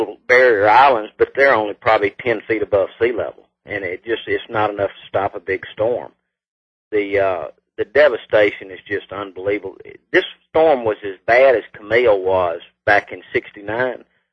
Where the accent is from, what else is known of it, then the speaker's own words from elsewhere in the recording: Jackson, Mississippi, United States; Of course, I grew up in Jackson, Mississippi